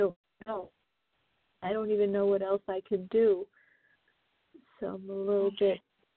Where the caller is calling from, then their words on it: New York, United States; I'm calling from New York.